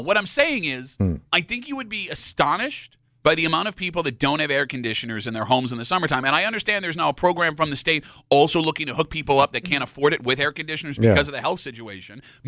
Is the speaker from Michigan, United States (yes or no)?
no; Florida, United States; I'm from Florida, and you always had AC growing up